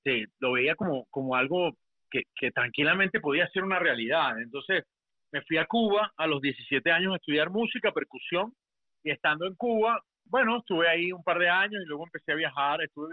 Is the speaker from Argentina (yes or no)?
no; Caracas, Capital District, Venezuela; Yo me crié en Caracas, ahí hice toda mi adolescencia, mis años del colegio, de bachillerato